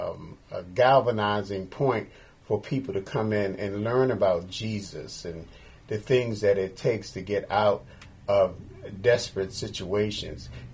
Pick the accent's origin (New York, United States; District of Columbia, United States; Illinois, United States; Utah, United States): District of Columbia, United States; Washington; Okay, so now, I am also from Washington, D.C., born and bred, and it's a couple of things I know about that area.